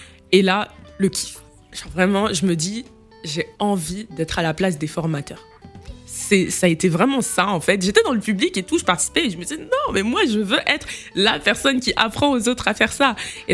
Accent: Île-de-France, France; Alors, je suis née à Neuilly-sur-Seine, dans un petit hôpital de Neuilly, dans l'hôpital de Neuilly.

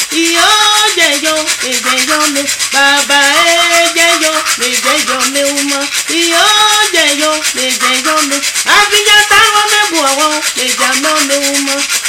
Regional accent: Abidjan, Côte d’Ivoire; born there; je ne suis pas née à Béoumi, je suis née à Trècheville, à Abidjan.

